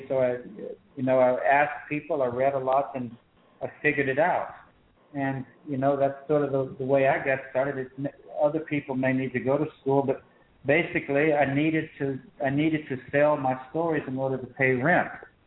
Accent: United States; moved away as an adult; now in Asia; And we grew up in America with this feeling that we could do anything.

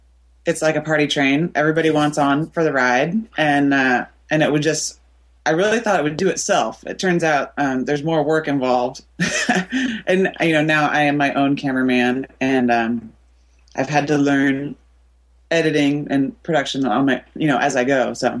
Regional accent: Portland, United States; I'm born and raised in Portland, and I'm in love with my town.

